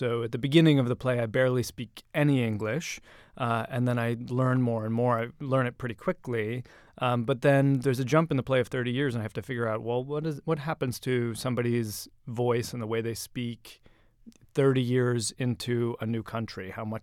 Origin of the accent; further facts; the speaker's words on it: Florida, United States; So I don't speak Yiddish. I grew up in Florida. It's not something we spoke around the house.